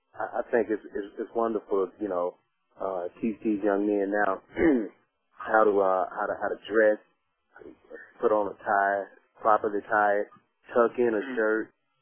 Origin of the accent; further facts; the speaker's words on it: Longview, Texas, United States; It's a certain way we do it in Longview, because I'm from Texas, you know.